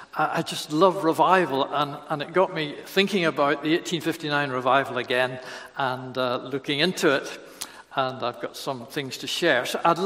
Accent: Northern Ireland, United Kingdom; because I'm from Northern Ireland, and because I have some roots in the 1859 revival.

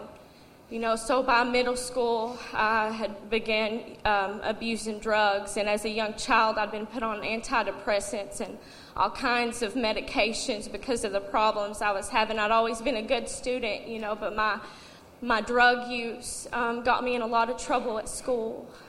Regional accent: Tennessee, United States; I'm 24. I'm from Tennessee.

